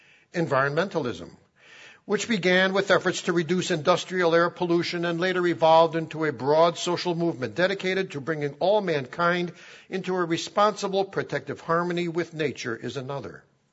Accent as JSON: {"language": "English", "town": "Chicago", "region": "Illinois", "country": "United States", "tie": "born or raised there", "said": "And in my hometown of Chicago, 693."}